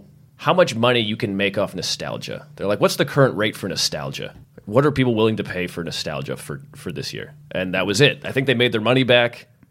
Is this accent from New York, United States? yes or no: no; Massachusetts, United States; But it was also where I grew up in Massachusetts. It was my introduction to black people.